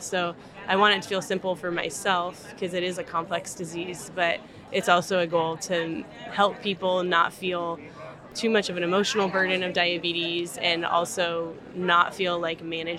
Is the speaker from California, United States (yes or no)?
yes; California, United States; I grew up in Northern California, played outside as much as possible as a kid.